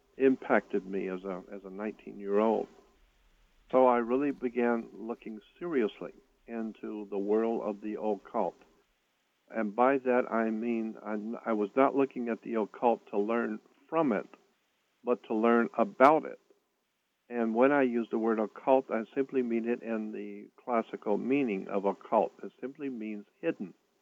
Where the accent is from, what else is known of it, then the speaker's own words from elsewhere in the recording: Florida, United States; I was born and raised in Florida, in the Panhandle area, and I had so many strange experiences as a child.